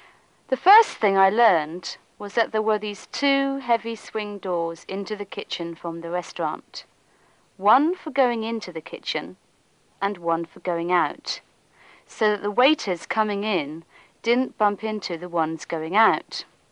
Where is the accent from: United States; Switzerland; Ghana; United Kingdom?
United Kingdom; England; accent: English; But some of the waiters started making fun of my English accent. They were all Scottish.